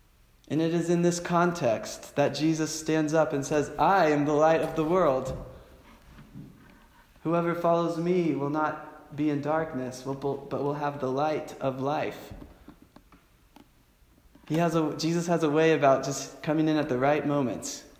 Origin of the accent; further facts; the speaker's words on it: Kansas, United States; Growing up in Kansas, I saw tornadoes.